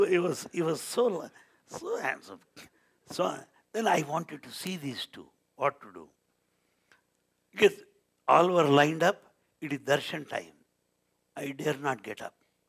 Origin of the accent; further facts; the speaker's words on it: India; first language Telugu; English is a second language; And those people don't know Telugu. And my mother tongue is Telugu.